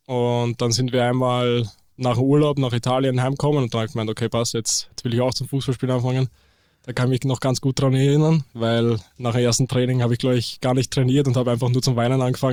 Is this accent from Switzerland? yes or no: no; Eisenstadt, Burgenland, Austria; Ich komme aus Österreich, genauer zu sein aus Eisenstadt, das ist in Burgenland. Das ist auf jeden Fall nicht typisch für Österreich, weil dort gibt es nicht wirklich Berge, eher mehr Weinberge. Und ja, ziemlich viel Flachland, viel Natur